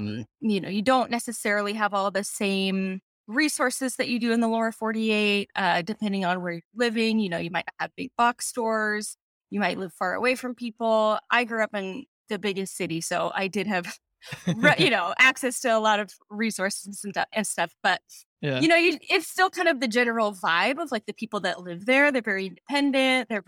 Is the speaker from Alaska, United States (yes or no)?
yes; Alaska, United States; So I grew up in South Central Alaska. And so okay. I remember going to school in the morning in the dark.